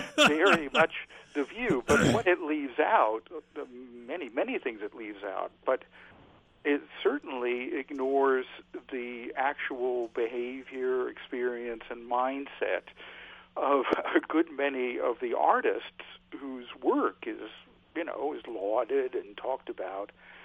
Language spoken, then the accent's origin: English; California, United States; I did most of my growing up in California.